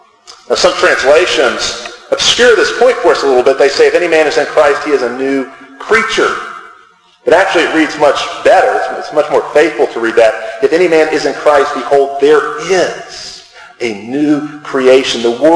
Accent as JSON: {"language": "English", "country": "United States", "said": "we are American individualists"}